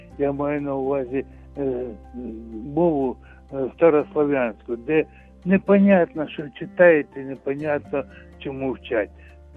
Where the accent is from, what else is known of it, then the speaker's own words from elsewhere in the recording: Donbas, Ukraine; born there; first language Russian; Ukrainian is a second language; now in Kyiv Oblast, Ukraine; я народився в Донбасі, і все життя я розмовляв російською мовою. І коли ми переїхали вже у 2000 році, переїхали на Київщину, недалеко від Києва ми жили